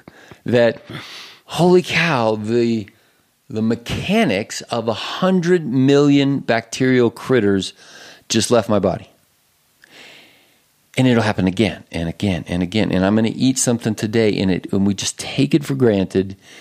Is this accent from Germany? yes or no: yes; Germany; I grew up in Germany